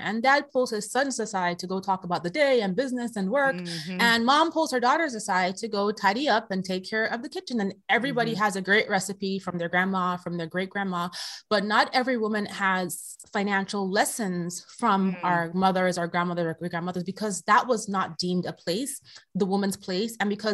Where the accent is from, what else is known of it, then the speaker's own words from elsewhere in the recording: Nigeria; I'm originally from Nigeria, a background where, you know, for a woman's place, you know, marriage, having kids.